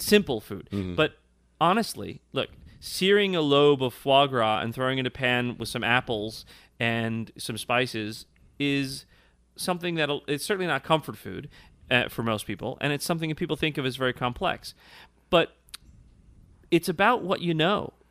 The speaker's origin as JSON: {"language": "English", "country": "Ireland", "said": "But to me, I mean, I'm Irish, right?"}